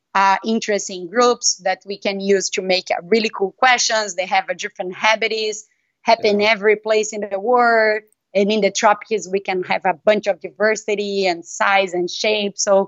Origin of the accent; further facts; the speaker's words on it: Brazil; I think around 4 years old, I'm from Brazil